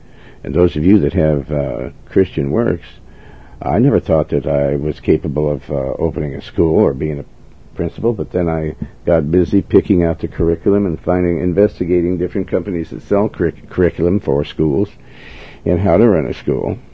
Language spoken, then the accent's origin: English; United States; I'm an American, and I want to, and I'm a Christian.